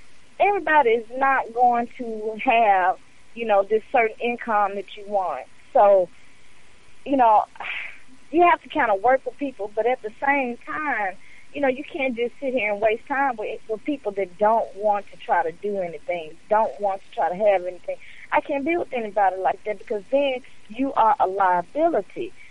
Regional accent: Jamaica; But like I was saying, yeah, I'm like a Jamaican.

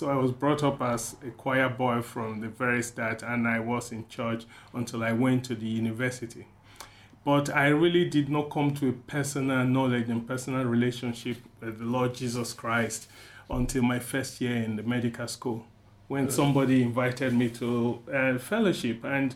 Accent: Nigeria; Well, yeah, growing up in Nigeria, which is a very multicultural environment, it was quite interesting, educative and challenging.

